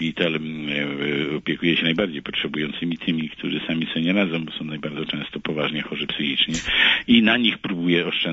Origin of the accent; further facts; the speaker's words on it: Rybnik, Silesian Voivodeship, Poland; Ja jestem z Rybnika, więc akurat śledzę na bieżąco